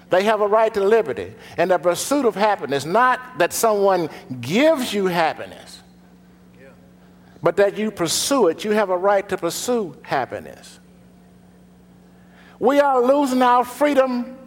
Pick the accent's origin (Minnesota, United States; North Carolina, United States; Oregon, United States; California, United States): North Carolina, United States; Greensboro; When I was a child growing up in Greensboro